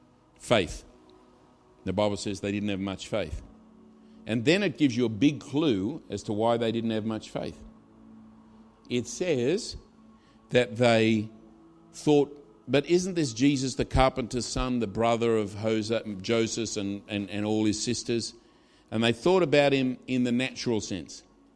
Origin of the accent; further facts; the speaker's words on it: Australia; Because I grew up in Australia and we're exactly the same.